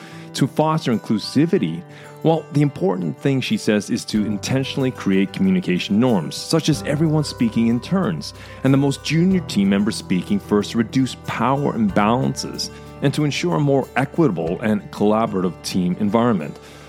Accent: Canada; now in Norway; as a Canadian moving into Norway

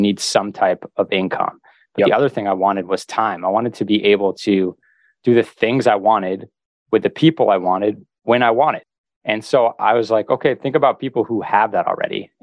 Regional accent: Northeast, United States; You know, I'm from the Northeast, so also had snow removal.

